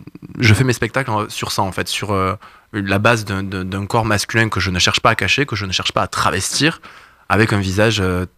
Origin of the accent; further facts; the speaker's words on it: Montpellier, Occitanie, France; Alors, je viens de Montpellier.